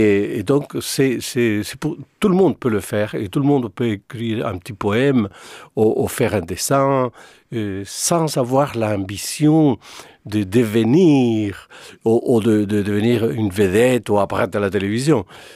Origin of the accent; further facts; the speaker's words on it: France; born there; Donc, on peut dire que je suis né en France.